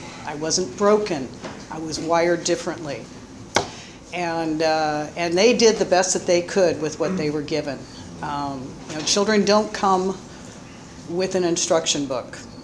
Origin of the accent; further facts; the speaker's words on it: Michigan, United States; born there; I was born in Michigan to a biological mother and father that I have never met.